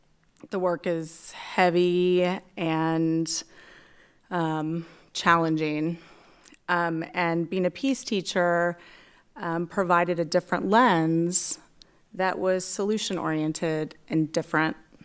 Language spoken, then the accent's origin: English; Atlanta, Georgia, United States; Growing up in Atlanta, I was inspired by the work of Dr. King and Ebenezer Baptist Church.